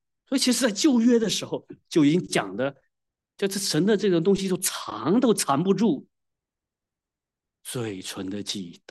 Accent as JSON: {"language": "Chinese", "town": "Wenzhou", "region": "Zhejiang", "country": "China", "said": "我们温州人有个口头禅，叫做“靠救主”。"}